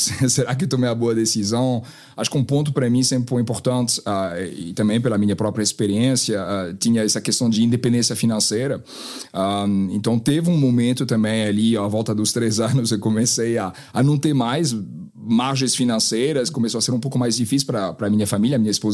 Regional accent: France; Portuguese is a second language; now in Brazil; Eu sou francês, mas estou aqui no Brasil já há alguns anos, na verdade são acho quase 7 anos

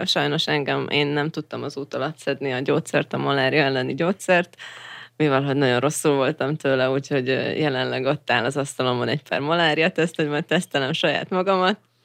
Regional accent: Komárom, Komárom-Esztergom, Hungary; Mivel, hogy mind a hárman komáromiak vagyunk, ezért nekünk az volt a bázisunk, onnét könnyebben indultunk el.

